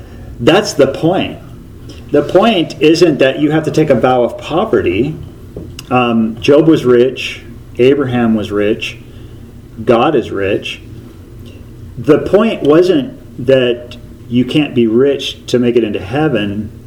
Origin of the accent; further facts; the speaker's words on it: Tacoma, Washington, United States; I only know this because I grew up in Tacoma